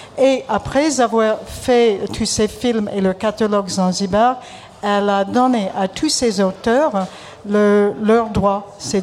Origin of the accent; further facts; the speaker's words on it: United States; French is a second language; Et sa tante était chez nous, aux États-Unis